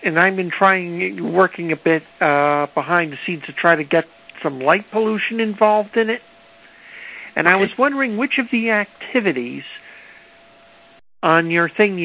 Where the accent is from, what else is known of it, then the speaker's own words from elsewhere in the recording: East Brunswick, New Jersey, United States; East Brunswick, New Jersey.